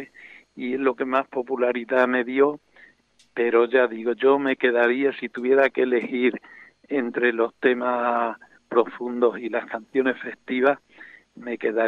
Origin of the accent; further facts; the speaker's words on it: Extremadura, Spain; me hice popularísimo en mi tierra, en Extremadura.